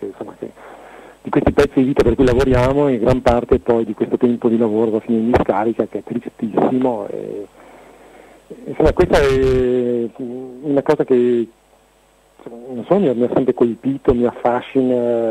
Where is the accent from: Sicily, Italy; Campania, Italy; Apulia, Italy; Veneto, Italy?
Veneto, Italy; Verona; Un veronese anche, perché in realtà è indietro veronese, ma sono un veneto sostanzialmente.